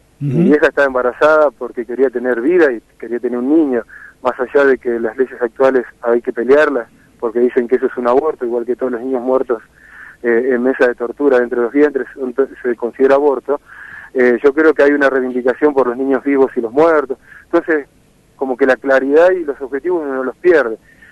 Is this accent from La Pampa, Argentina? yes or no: yes; La Pampa, Argentina; born or raised there; now in La Plata, Argentina